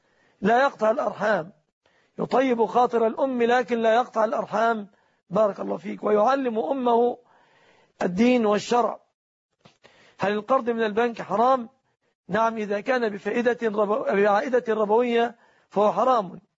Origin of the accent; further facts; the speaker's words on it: Egypt; أن يحفظ بلادنا مصر